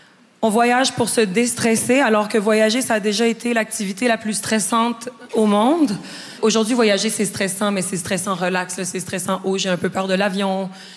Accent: Quebec, Canada; Avant de commencer mon sketch, je dois vous avertir que je suis québécoise.

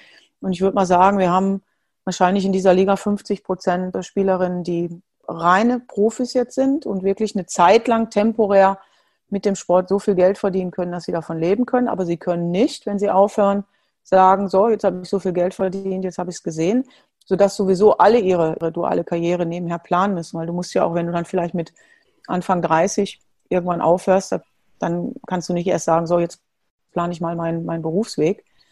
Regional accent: Germany; bin zurück in meine Heimat, bin dort angekommen, wo ich lange für gespielt habe.

